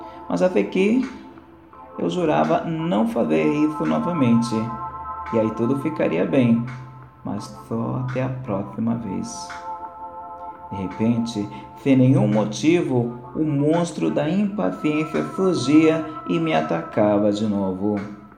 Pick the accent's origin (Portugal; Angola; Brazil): Brazil; São Paulo; sou de São Paulo, capital.